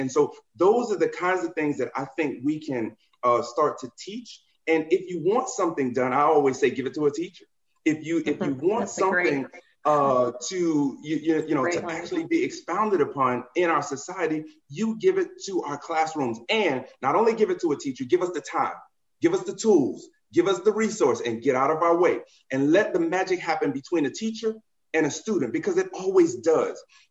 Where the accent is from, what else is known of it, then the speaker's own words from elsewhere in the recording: Miami, Florida, United States; But I'm from Miami, Florida, originally.